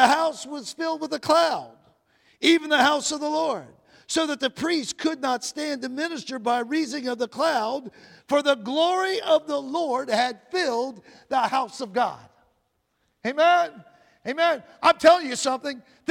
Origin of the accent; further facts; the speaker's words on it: Atlanta, Georgia, United States; born there; my dad was holding a revival when I was born in Atlanta, Georgia.